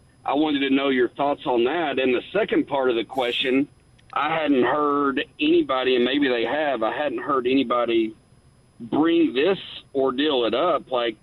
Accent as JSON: {"language": "English", "region": "Kentucky", "country": "United States", "said": "I'm from Kentucky, and I'm a diehard UK fan."}